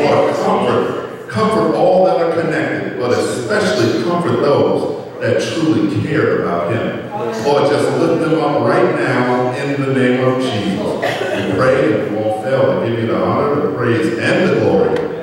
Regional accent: Brooklyn, New York, United States; she's mentioned that I'm from Brooklyn, and it's an old street thing, and I'm going to bring it up.

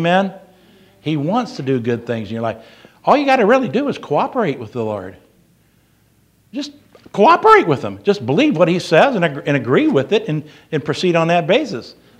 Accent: St. Louis, Missouri, United States; See, I grew up in St. Louis.

